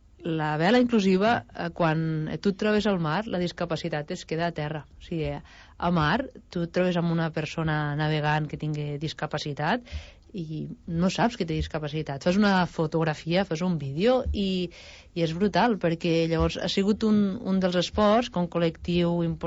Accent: Sant Carles de la Ràpita, Catalonia, Spain; Jo sóc de Sant Carles de la Ràpita, bastant lluny de les muntanyes

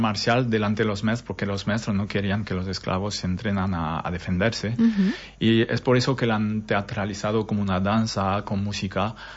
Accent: France; Spanish is a second language; vivo en la Scala desde 2007, perdona. Uh-huh. Pero entre 2012 y 2016 me fui a trabajar en Francia, porque soy francés. Me fui a trabajar en Francia y volví a los fines de semana

